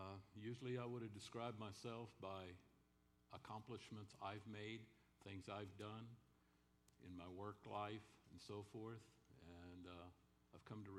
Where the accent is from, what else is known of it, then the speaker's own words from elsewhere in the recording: Fredericksburg, Texas, United States; I and my wife have both were born and raised in Fredericksburg. We have lived most of our lives in Fredericksburg area.